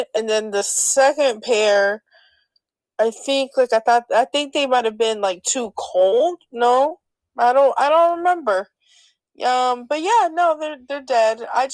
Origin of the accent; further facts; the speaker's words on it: Florida, United States; So, you're from Illinois, I'm from Florida. Okay, I had never seen this until I moved here.